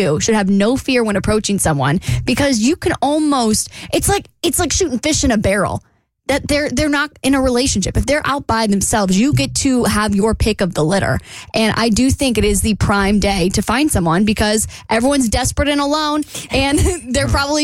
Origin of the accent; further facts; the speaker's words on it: Jacksonville, Florida, United States; Me and my friend Trevin, we are going down to Jacksonville, Florida. It's my hometown.